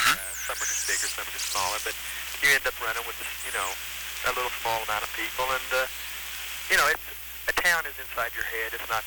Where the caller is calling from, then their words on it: Bloomington, Indiana, United States; No, Bloomington.